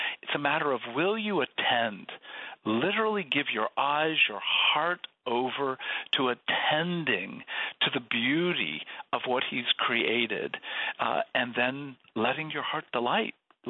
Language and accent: English; Seattle, Washington, United States; Now, I'm from Seattle, so we are known across the country as weather wimps.